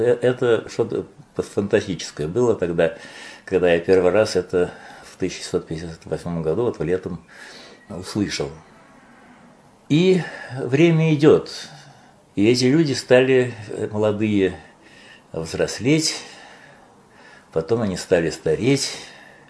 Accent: Moscow, Russia; войну я провел в Москве. Я родился в Москве, всю войну провел в Москве. Но я был маленьким человечком тогда

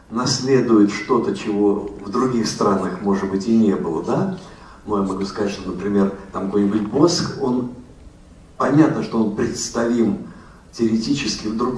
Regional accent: Russia; она, вдруг узнавши, что я из России, сказала

